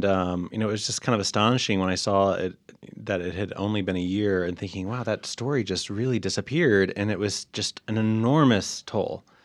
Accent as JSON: {"language": "English", "region": "Florida", "country": "United States", "said": "Although, you know, I'm from Florida, So I was watching the elections in Florida pretty closely."}